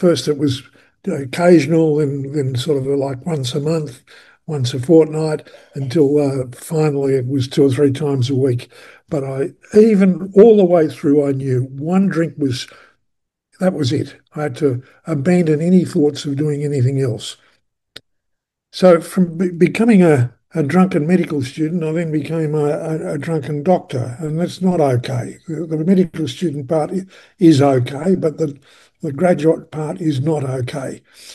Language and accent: English; Melbourne, Victoria, Australia; I come from Melbourne in Victoria, Australia.